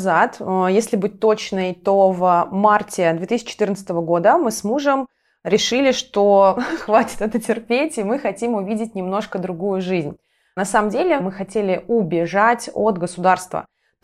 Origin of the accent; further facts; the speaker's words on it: Volgograd, Volgograd Oblast, Russia; moved away as an adult; Даже если ты живешь не в Москве, потому что мы переезжали из Волгограда.